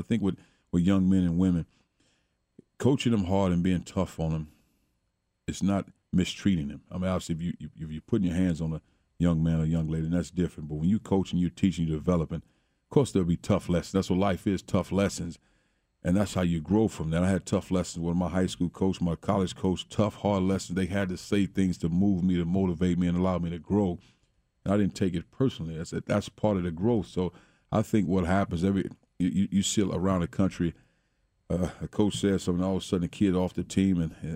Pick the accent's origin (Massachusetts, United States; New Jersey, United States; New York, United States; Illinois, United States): Illinois, United States; East St. Louis; where I grew up in East St. Louis, not many people remember me in my project housing because everybody's so far removed.